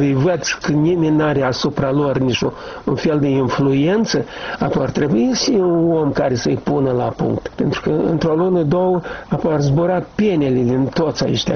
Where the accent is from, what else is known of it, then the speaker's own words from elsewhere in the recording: Chetrosu, Drochia District, Moldova; eu sunt de la Nord, de fapt, în Chetrosul Drochea.